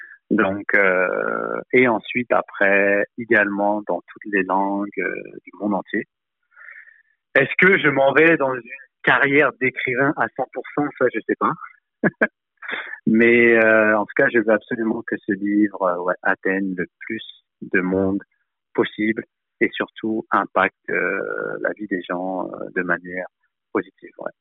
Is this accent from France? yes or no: yes; France; Moi, j'ai grandi donc en France et là, mon père qui venait d'immigrer du Laos.